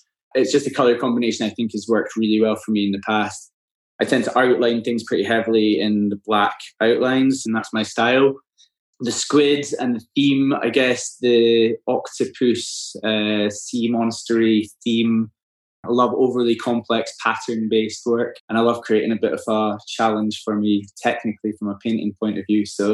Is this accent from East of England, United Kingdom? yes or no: no; Scotland, United Kingdom; I'm a Scottish artist doing a little bit of everything.